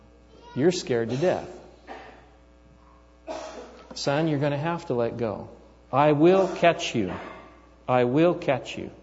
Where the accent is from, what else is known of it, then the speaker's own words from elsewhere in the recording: California, United States; this true story that happened when I was still growing up in California.